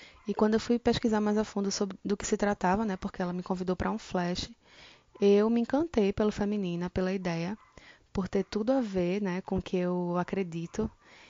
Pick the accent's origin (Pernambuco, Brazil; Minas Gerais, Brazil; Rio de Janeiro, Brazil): Pernambuco, Brazil; Recife; sou de Recife, empreendo há alguns anos